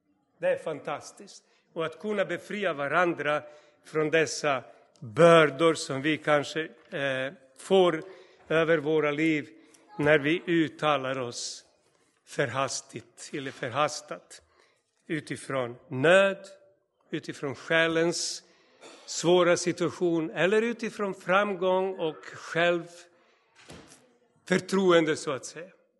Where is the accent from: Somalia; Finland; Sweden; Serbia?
Serbia; Novi Sad, Vojvodina; moved away; vi var i min hemstad i Novi Sad. Jag var fortfarande ung och liksom liten tupp, vet ni.